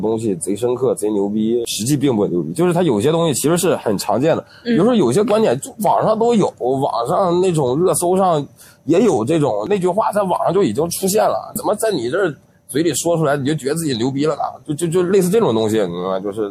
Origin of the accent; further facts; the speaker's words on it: Northeast China, China; 讲了几个我们东北人他妈怎么怎么地，